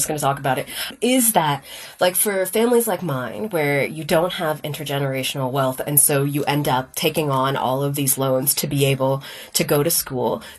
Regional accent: Texas, United States; I grew up in Texas, and I grew up in a smaller, more conservative town.

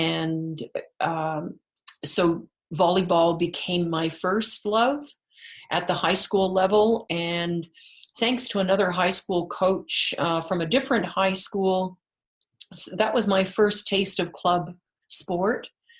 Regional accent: Ottawa, Ontario, Canada; I was born and raised in Ottawa, nation's capital

